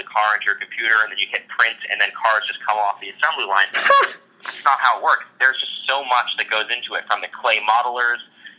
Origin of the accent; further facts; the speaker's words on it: New York, United States; now in Los Angeles, United States; I grew up in New York and I never drove until I was 18 and I moved to L.A.